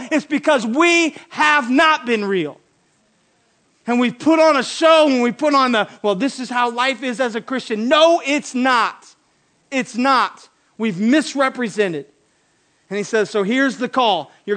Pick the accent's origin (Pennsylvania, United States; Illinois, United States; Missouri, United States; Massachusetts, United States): Illinois, United States; Granite City; Sorry, I'm a Granite City guy.